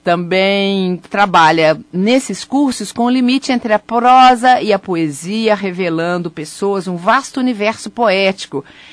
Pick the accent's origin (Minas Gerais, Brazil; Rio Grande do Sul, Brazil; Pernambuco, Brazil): Minas Gerais, Brazil; Belo Horizonte; aqui em Belo Horizonte também tinha, eu lembro isso na minha infância